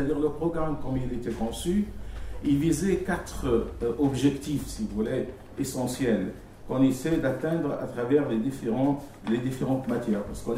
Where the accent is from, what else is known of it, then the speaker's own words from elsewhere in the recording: Tunisia; dans mon pays d'origine, en Tunisie